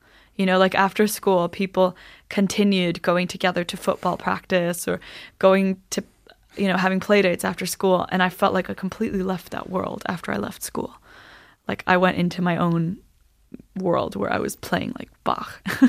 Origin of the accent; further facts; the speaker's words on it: Iceland; even being half Chinese, I looked so different from the rest of the Icelanders. I remember answering, like, oh, no, I'm Icelandic.